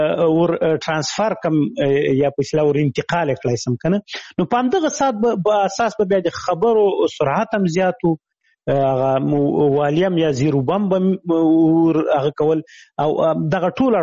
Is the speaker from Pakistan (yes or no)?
yes; Khyber Pakhtunkhwa, Pakistan; ماشومتوب په شمشتو کې تیر کړی شمشتوي مهاجرینو کمپوس